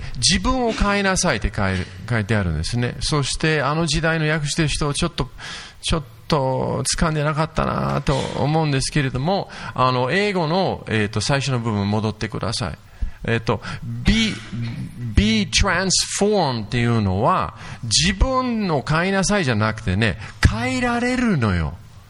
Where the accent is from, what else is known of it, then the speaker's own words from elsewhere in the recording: Yokohama, Kanagawa, Japan; 私は東京まで横浜育ちで、ほとんど、ね、子供の時に、日本人の方と関わって